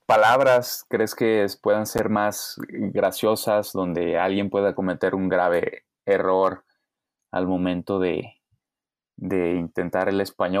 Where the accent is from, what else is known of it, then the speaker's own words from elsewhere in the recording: Guadalajara, Jalisco, Mexico; Soy de Guadalajara y ya estoy viviendo en Guadalajara ahorita.